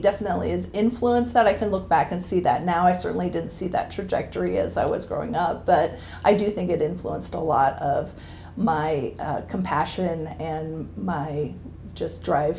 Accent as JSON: {"language": "English", "region": "Montana", "country": "United States", "tie": "born or raised there", "moved": "as an adult", "said": "I grew up in Montana, so that's my, I guess that's my origin story. Was there until I was about 28 years old."}